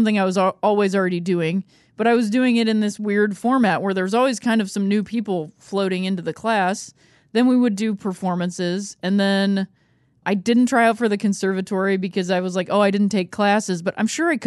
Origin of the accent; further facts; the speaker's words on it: Akron, Ohio, United States; So I grew up in Akron, Ohio, and a mm-hmm. Single mom, also lived with my grandparents.